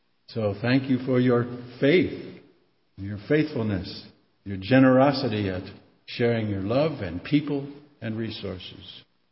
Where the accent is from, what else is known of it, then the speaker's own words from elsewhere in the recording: Midwest, United States; I grew up in the Midwest, where the way that we tended to start churches was one group of people in a church would get mad at another group of people